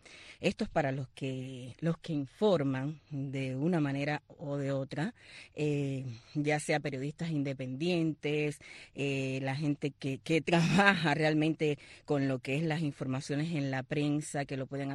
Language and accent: Spanish; Holguín, Cuba; Viñoli fue a mi tierra, fue Holguín.